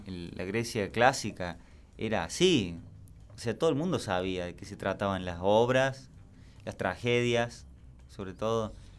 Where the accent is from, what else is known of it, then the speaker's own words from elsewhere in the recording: Córdoba, Argentina; accent: cordobés; Es muy particular también nuestra forma de hablar, que nosotros no nos damos cuenta de eso. Yo no me escucho la tonada que tengo.